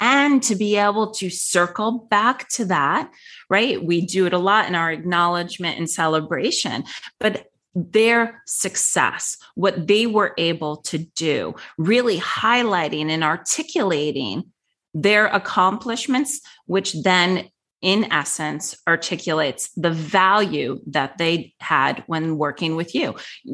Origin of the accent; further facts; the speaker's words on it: New York, United States; now in Florida, United States; Now, again, I was from New York, living in Florida, and now I had a large contingency of clients in the LA area.